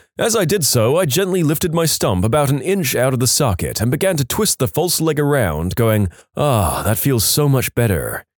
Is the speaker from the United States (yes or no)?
yes; Ohio, United States; I was born in Ohio and lived in the middle of a very Italian neighborhood.